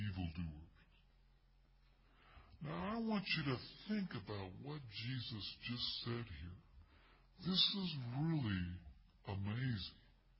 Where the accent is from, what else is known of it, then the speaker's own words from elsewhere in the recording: Athens, Georgia, United States; Now, I grew up in Athens, Georgia, and Athens, Georgia is where the University of Georgia is.